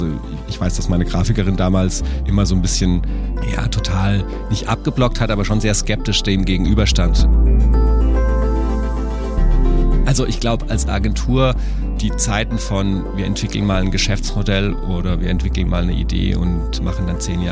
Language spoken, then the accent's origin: German; Baden-Württemberg, Germany; now in Munich, Germany; ich komme wie gesagt aus dem Schwarzwald und ich bin zum Filmregiestudium hier nach München gekommen